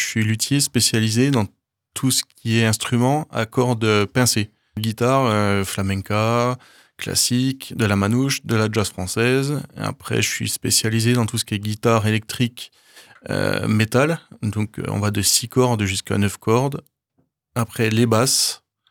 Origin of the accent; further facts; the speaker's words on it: eastern France, France; parce que je viens de l'Est de la France et il fallait chauffer.